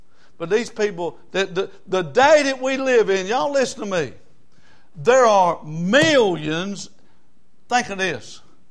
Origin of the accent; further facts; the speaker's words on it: United States; Now, I grew up in America, and I'm 60 something years old, and but I grew up in America